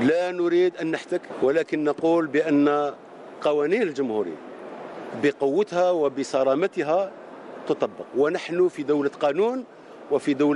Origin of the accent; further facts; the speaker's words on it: Algeria; هذه الطريقة الوحيدة التي تجعلنا كجزائريين حافظ على كل هذه المكاسب التي تحصلنا عليها إلى يومنا هذا كجزائريين